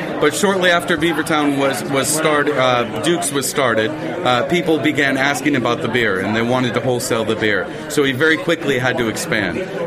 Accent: Oregon, United States; I am. I'm from Oregon.

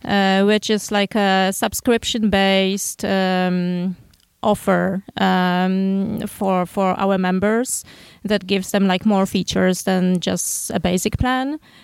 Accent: Poland; We are from Poland.

